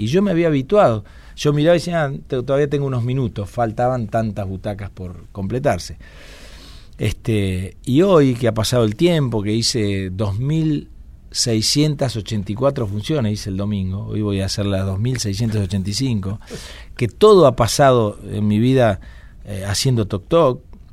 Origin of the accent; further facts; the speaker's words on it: Paraná, Entre Ríos, Argentina; moved away as an adult; Yo soy de Paraná, sí, en Entre Ríos viví. Nací y viví hasta los 19 que me fui.